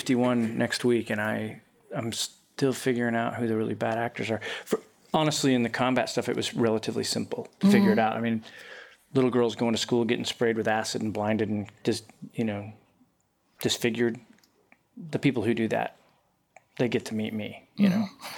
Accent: Utah, United States; I grew up in Utah. I was scared of the water.

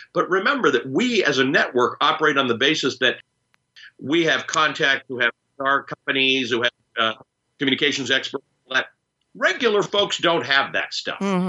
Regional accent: Canada; also born or lived in Kenya; I'm a Kenyan-born Muslim who grew up in Canada

